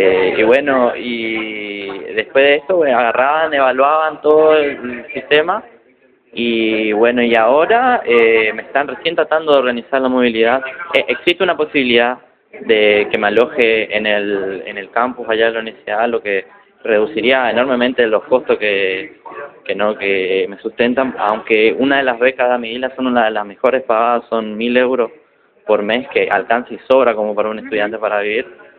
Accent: Jardín América, Misiones, Argentina; No, soy de Misiones, sí, pero más del interior de Jardín América.

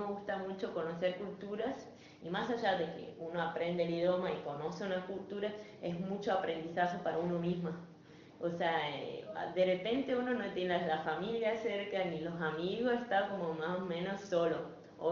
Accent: Switzerland; Spanish is a second language; yo soy de Suiza. Hace 5 años hice mi intercambio en Chile, cuando tenía los 16 años. De ahí volví

